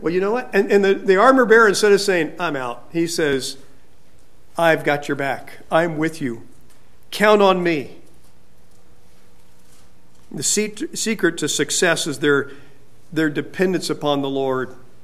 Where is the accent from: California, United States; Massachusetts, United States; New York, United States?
California, United States; Fresno; I grew up in Fresno, but I'd been gone for a while getting my training.